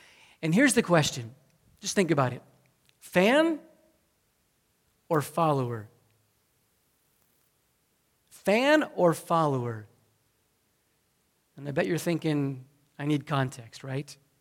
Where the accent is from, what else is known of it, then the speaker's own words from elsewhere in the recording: Keysville, New York, United States; also born or lived in Connecticut; I was born in Connecticut. My parents moved to upstate New York, Keysville, New York. We have 3 stoplights, 5,000 people, 6,000 people. So being from upstate New York